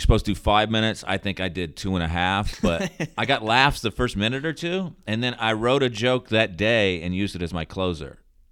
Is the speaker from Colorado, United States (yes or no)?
no; Charlotte, North Carolina, United States; moved away as an adult; now in New York, United States; I grew up, born and raised in Charlotte, yeah.